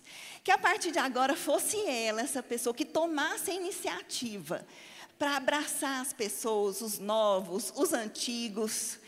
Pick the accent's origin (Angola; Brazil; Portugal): Brazil; Uberlândia, Minas Gerais; now in Campina Grande, Brazil; Tem 15 anos que eu estou em Campina Grande. Você percebeu que eu não sou paraibana? Dá para perceber pelo sotaque, né? Eu sou de Uberlândia